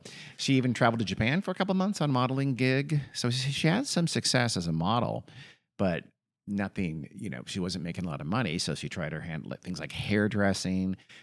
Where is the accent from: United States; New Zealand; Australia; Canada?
Australia; I'm Australian, it's Sheila in Australia